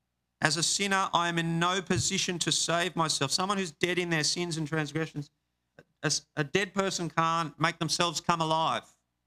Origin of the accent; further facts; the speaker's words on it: Queensland, Australia; I'm a Queenslander, so I'm Team Maroon.